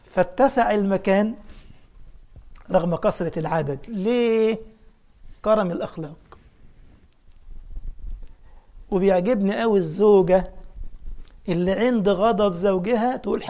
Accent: Egypt; أنا أذكر مرة كنا في قافلة دعوية في محافظة عندنا في مصر، في صعيد مصر، اسمها المنيا

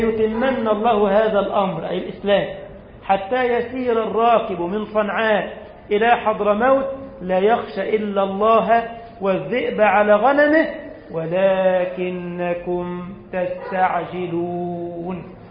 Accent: Egypt; الله تعالى أن يحفظ بلدنا مصر وأهلها من الفتن ما ظهر منها وما بطن

